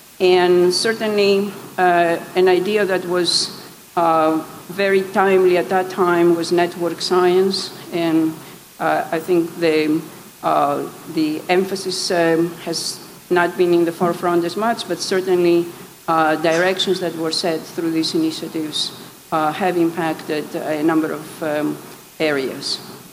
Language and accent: English; Greece; English is a second language; So I'm from Greece, and I do speak four languages. I speak French quite well, and Greek, which didn't count, or Italian